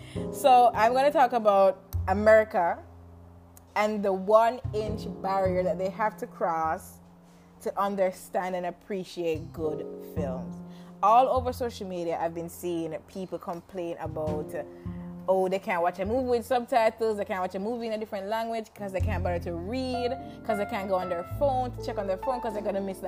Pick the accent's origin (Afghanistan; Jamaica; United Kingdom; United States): Jamaica; I remember watching one in Jamaica. If I'm from Jamaica.